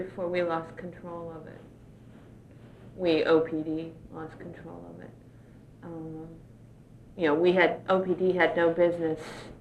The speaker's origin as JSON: {"language": "English", "region": "Indiana", "country": "United States", "moved": "as an adult", "said": "Indiana. Moved out here in 1979 to marry my husband."}